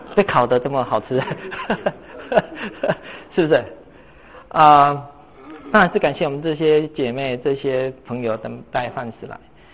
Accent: Taiwan; 我从台湾来的，我通常都遇到那个长辈见我第一句话就问什么，你吃饱了没？

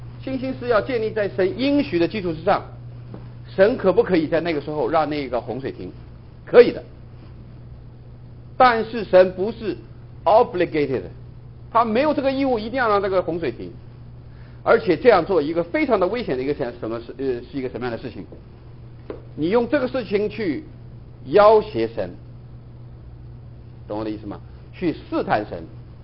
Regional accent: China; now in United States; 因为我们现在从大陆过来的，我们都知道，包括在美国

